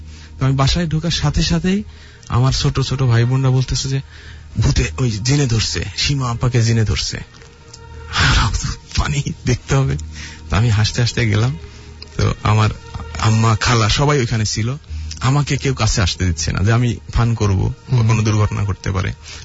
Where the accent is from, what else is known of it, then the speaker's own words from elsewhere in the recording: Pabna, Rajshahi Division, Bangladesh; আমার দেশের বাড়ি হচ্ছে পাবনা